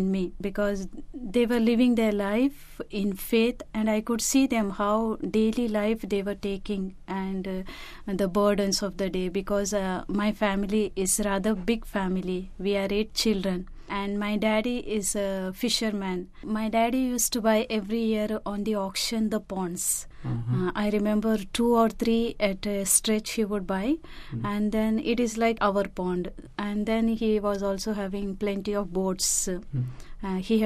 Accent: Goa, India; I hail from Goa, that is in India.

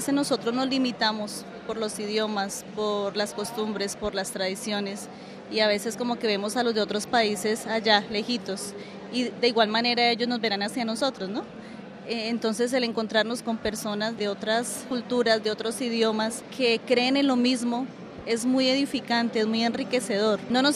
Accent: Colombia; vengo de Colombia.

